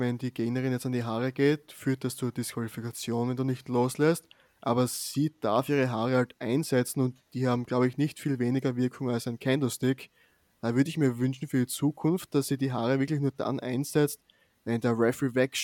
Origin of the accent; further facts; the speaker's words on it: Austria; Da hat nochmal unterstrichen, dass die legit ein wirkliches Viech ist, wie man bei uns in Österreich sagt, ein Tier für die Deutschen.